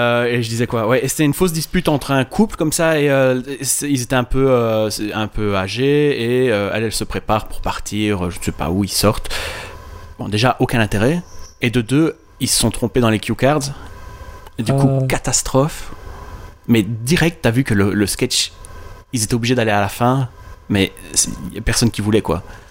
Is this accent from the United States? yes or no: no; Belgium; J'espère qu'on va savoir le trouver chez nous en Belgique